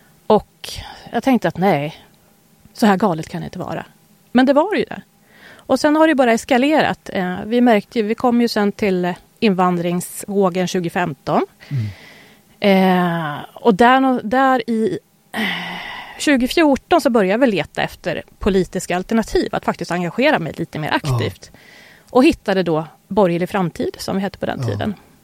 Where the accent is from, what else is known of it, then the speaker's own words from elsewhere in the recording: Sweden; born there; jag skulle födas så flyttade mamma hem till Sverige igen. Ja. Och min pappa kom efter. Så ja, nej, gjorde jag Afrika men född i Sverige.